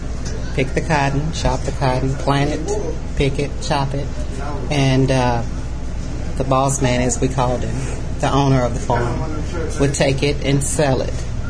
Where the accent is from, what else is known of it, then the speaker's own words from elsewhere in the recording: Parkin, Arkansas, United States; born there; I was born here in Parkin, right down Parkin Street here, what they call the Bottoms, Dyes Bottoms.